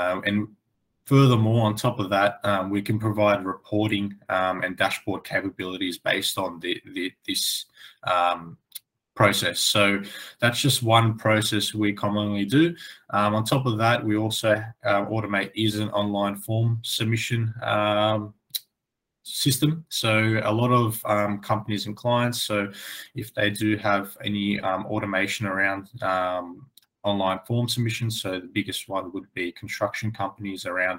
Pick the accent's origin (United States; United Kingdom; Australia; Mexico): Australia; Sydney, New South Wales; I'm from Sydney, Australia.